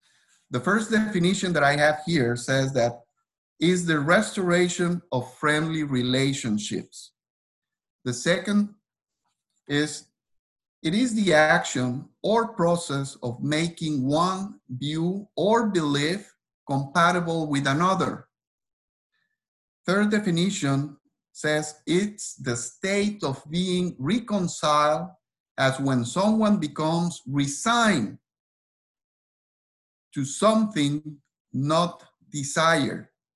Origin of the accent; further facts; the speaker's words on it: Mexico; I grew up in Mexico with my mother being a Protestant and my father being a Catholic.